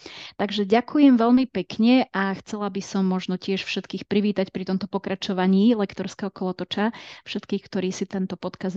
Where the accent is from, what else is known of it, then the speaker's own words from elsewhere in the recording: Veľký Krtíš, Banská Bystrica Region, Slovakia; also born or lived in Lovice; keď som bola učiteľkou na základnej škole na druhom stupni vo Veľkom Krtiši, odkiaľ pochádzam, aj keď narodila som sa v Loviciach.